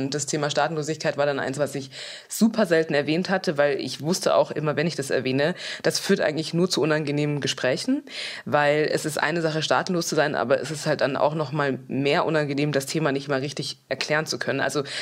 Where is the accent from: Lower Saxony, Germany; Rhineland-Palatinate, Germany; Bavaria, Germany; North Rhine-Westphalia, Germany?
Bavaria, Germany; Munich; weil ich komme aus München und nicht aus Düsseldorf.